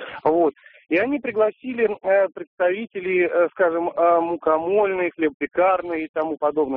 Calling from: Samara, Samara Oblast, Russia; я из Самары, бизнесмен.

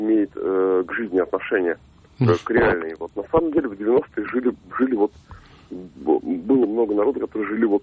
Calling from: Tolyatti, Samara Oblast, Russia; Тольятти.

